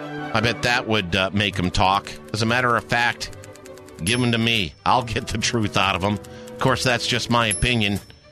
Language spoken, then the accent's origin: English; Connecticut, United States; now in Florida, United States; You know what was shocking to me when I moved to Florida from Connecticut? How much slower the pace is.